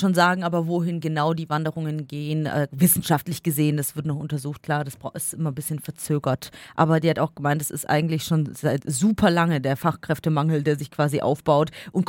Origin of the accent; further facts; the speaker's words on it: Bavaria, Germany; Ich bin ja aus dem Allgäu viel Wilderes gewohnt.